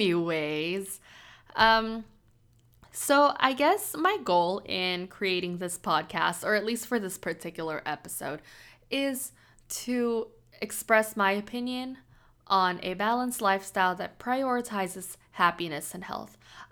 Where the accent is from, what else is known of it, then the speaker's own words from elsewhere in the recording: San Diego, California, United States; now in Gulfport, United States; But I'm 22 years old. I'm from San Diego, California.